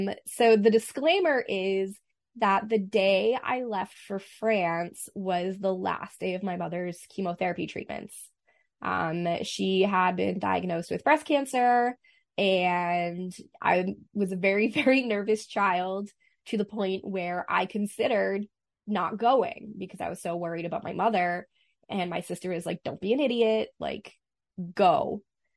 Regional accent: Boston, Massachusetts, United States; I grew up in Boston. I swear like a sailor.

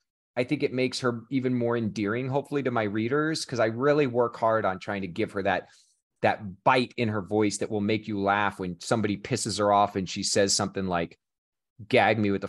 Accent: Kansas City, United States; I am originally from Kansas City. I grew up reading comics and loving cinema. And I went to Chicago to study theater and learn about how to be an actor.

